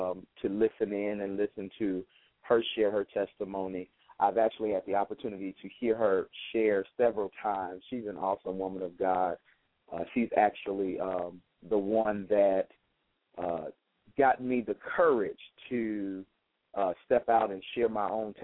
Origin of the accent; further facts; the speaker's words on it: Chicago, Illinois, United States; I did grow up on the south side of Chicago, born and raised. So this is my hometown